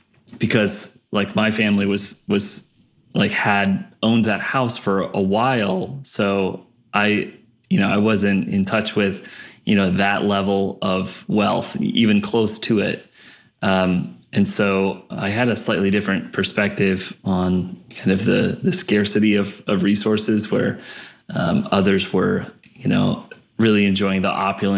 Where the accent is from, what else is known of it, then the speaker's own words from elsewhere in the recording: Palos Verdes, California, United States; Palos Verdes was an interesting place to grow up.